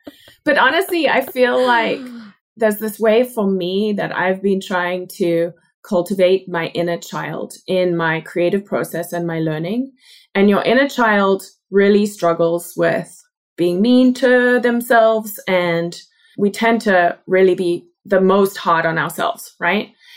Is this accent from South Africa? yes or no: yes; South Africa; moved away as an adult; now in United States; And there's kind of a dream as a South African when you're done with school and maybe high school into university or after university, you go travel overseas for a year or two.